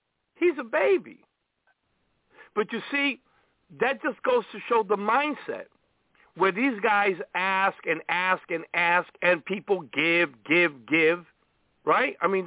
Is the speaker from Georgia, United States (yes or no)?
no; Brooklyn, New York, United States; Now I know a lot of preachers in Brooklyn because I'm originally from Brooklyn.